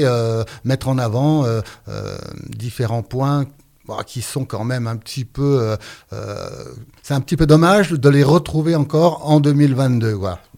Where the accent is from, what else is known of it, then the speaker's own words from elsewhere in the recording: Bourgogne-Franche-Comté, France; born there; ma grand-mère principalement, qui tenait un café-restaurant dans ma région natale, qui est le Morvan.